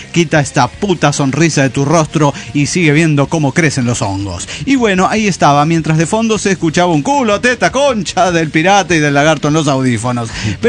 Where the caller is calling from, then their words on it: Mexico City, Mexico; de Ciudad de México.